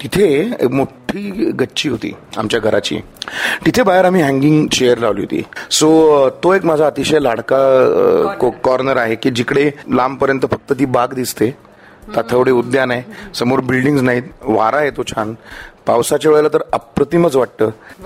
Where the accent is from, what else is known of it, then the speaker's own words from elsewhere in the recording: Pune, Maharashtra, India; also born or lived in Lonavala; माझा जन्म आहे लोणावळ्याचा, कारण तेव्हा माझे आईचे आई बाबा तेव्हा लोणावळ्यात राहायचे म्हणून, पण बाकी मी पुण्याचाच आहे.